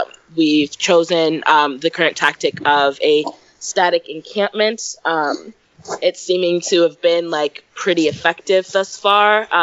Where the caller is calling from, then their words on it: Buckingham, Virginia, United States; And I am currently at Three Sisters Resistance Camp in Buckingham, Virginia.